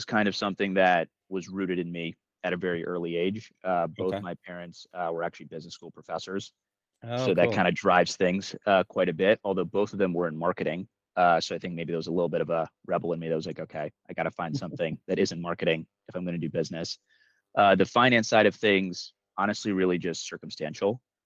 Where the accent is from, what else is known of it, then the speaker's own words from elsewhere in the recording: New York City, New York, United States; also born or lived in Boston / Michigan; I was born in New York, born in New York City, lived there for a couple of years before moving to the suburbs, handful of years in the greater New York area before going to high school in Boston.